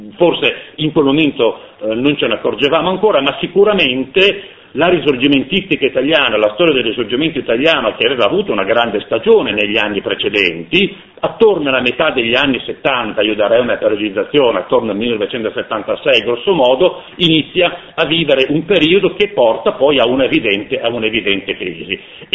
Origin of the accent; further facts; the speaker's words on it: Turin, Piedmont, Italy; nato e cresciuto e formatosi a Torino, dove in qualche modo le vie, le strade, i luoghi grondano di risorgimento